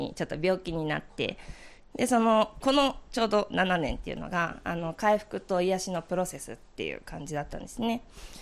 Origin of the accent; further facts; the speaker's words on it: Otsuki, Yamanashi, Japan; 私の生まれ育ったその大月は地元なんですけど、その地元の大月がなんで今の自分の拠点になったのか